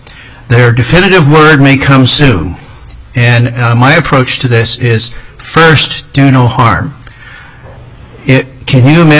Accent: Wrangell, Alaska, United States; now in Juneau, United States; I'm a family physician born and raised in Wrangell, Alaska.

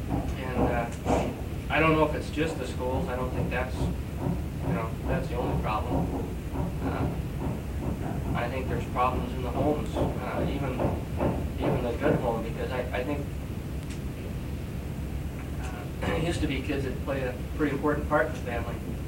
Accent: South Dakota, United States; I'm from South Dakota.

